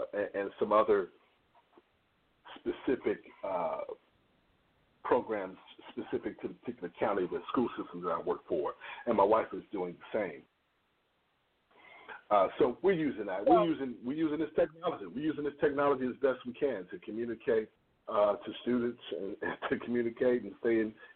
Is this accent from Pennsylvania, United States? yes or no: no; Chicago, Illinois, United States; I'm originally from Chicago